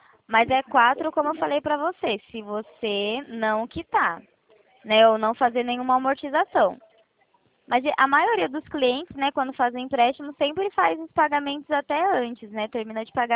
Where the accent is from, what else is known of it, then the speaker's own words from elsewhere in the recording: São Paulo, Brazil; Eu sou de São Paulo.